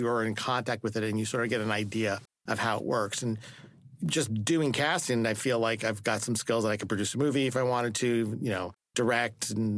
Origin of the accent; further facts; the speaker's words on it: New Jersey, United States; I grew up in New Jersey.